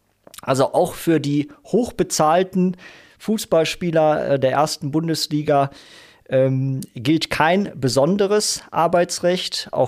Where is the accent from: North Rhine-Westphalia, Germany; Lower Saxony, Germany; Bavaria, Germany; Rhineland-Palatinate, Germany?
North Rhine-Westphalia, Germany; Dortmund; meine Heimatstadt Dortmund